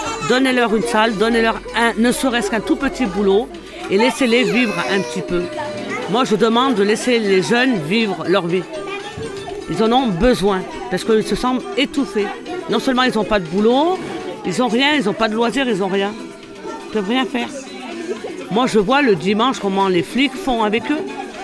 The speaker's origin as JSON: {"language": "French", "town": "Fontaine", "region": "Auvergne-Rhône-Alpes", "country": "France", "tie": "born or raised there", "said": "Moi, je suis née à Fontaine. J'ai toujours habité Fontaine. Ça fait 52 ans que je suis à Fontaine."}